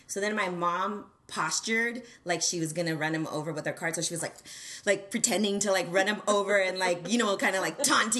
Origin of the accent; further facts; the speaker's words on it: California, United States; I've got to say I am from the Bay Area. I went to my first Warriors game. I think I was 18 years old.